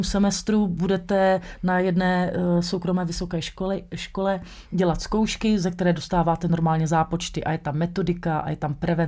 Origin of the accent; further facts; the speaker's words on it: Moravia, Czechia; Já jsem z Moravy, takže tam se Velikonoce slaví obzvlášť